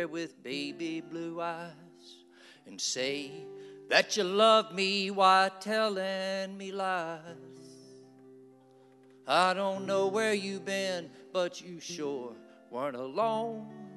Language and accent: English; Florida, United States; I am from Wakulla County, and I don't live there now, but that's where I'm from.